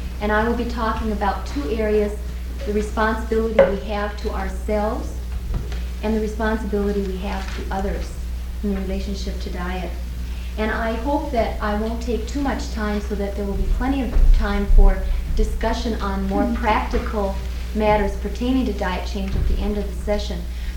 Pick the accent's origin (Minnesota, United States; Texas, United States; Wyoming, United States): Minnesota, United States; I come from Minnesota.